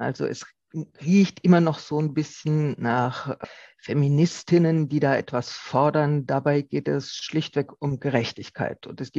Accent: Rhineland-Palatinate, Germany; Ich komme ja aus der Pfalz, wo es viele Wingert gibt und wo es zur Herbstzeit immer darum geht, den Winzern und Winzerinnen bei der Weinlese zu helfen.

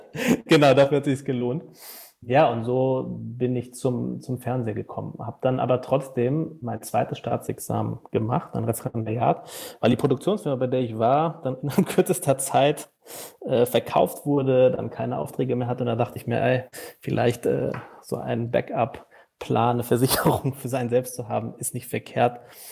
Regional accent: Frankfurt, Hesse, Germany; Frankfurter Bub, ich bin tatsächlich der Frankfurter Bub.

